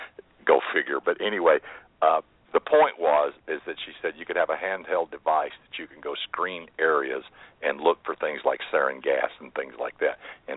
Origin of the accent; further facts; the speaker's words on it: Huntsville, Alabama, United States; I grew up in Huntsville, Alabama, so I had a space program in my backyard. I thought everybody did as a kid.